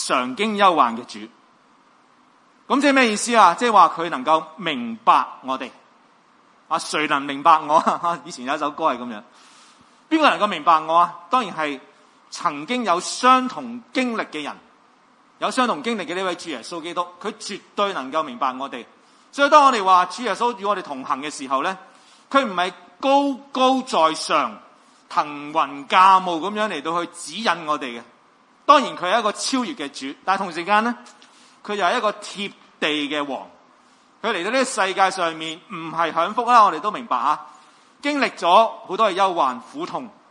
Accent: Hong Kong

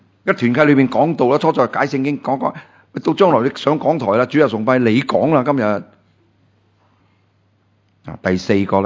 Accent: China; 我们当然不是，我们不是犹太人，我们中国人嘛。

